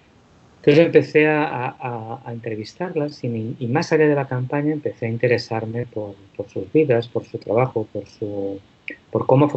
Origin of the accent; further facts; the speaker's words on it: Barcelona, Catalonia, Spain; moved away as an adult; also born or lived in Nicaragua; Yo soy nacido y criado en Barcelona. Empecé a trabajar en Nicaragua hace unos cuantos años. Y en el año 2004 me quedé a vivir en Nicaragua